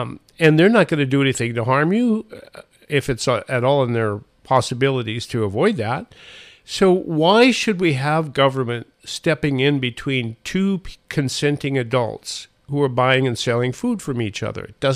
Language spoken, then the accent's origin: English; Montana, United States; And, you know, boy, when I was raised in Montana, that's what people did.